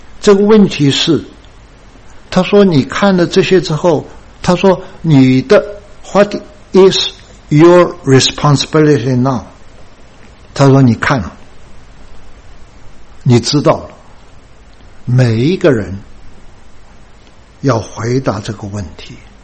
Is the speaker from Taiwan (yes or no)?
no; China; 我觉得我们中国人真的是很苦的一个民族啊